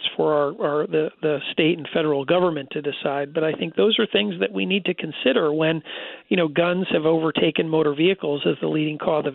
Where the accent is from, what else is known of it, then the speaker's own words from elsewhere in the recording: Cheshire, Connecticut, United States; You know, I grew up in Cheshire, Connecticut, and, you know, the Pettit murders happened distance from the house that I grew up in.